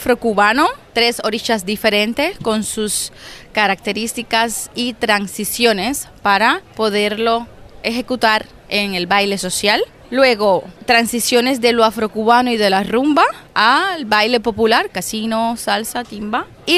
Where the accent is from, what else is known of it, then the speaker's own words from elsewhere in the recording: Havana, Cuba; now in Spain; Vengo de Cuba, de La Habana, y actualmente vivo en España.